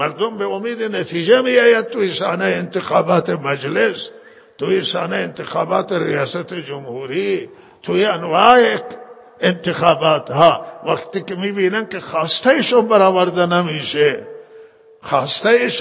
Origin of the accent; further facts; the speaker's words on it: Iran; همه ما شهروند ایرانی هستیم،